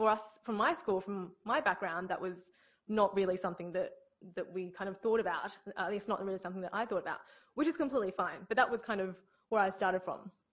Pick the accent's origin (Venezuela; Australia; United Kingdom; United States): Australia; Brisbane, Queensland; also born or lived in China; now in Sydney, Australia; So I was born in China. I came to Australia when I was about 8.5. I grew up in Brisbane. I went to a girls' private school in Brisbane, actually.